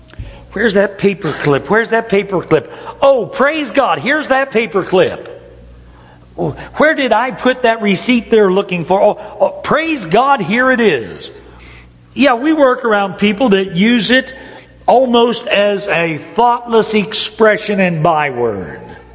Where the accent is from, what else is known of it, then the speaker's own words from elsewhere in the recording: Upper Ohio Valley, United States; as we grew up in the Upper Ohio Valley, mixed bathing, which was always a strange concept